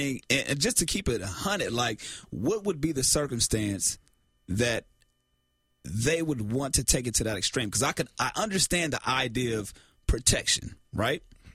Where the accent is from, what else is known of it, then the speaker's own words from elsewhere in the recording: Carson, California, United States; I'm like, hey, dog, I'm from Carson. I don't get down like that.